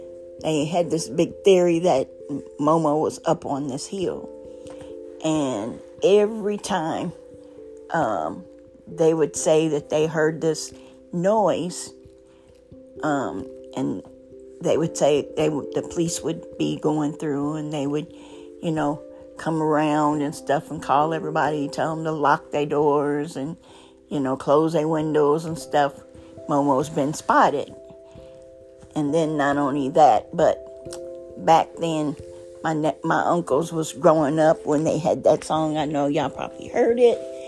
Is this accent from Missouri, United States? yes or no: yes; Louisiana, Missouri, United States; And that was basically from my hometown, Louisiana, Missouri. So I always remember this when I was a kid.